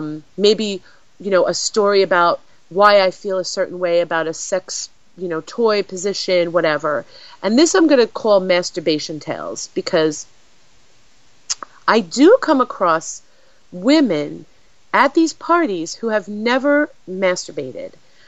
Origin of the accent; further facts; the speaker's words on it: New York, United States; accent: New York; oh, there comes my New York accent.